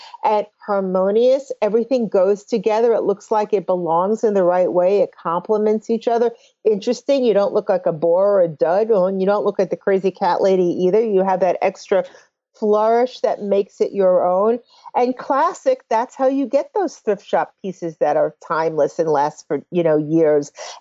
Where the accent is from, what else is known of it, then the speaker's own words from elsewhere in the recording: New York, United States; But I'm lucky to do that because I'm a New Yorker and, you know, there's lots of brands here.